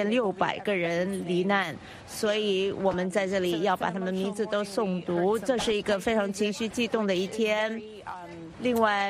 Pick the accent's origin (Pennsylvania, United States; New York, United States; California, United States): New York, United States; New York City; 对我们纽约人来说是这样的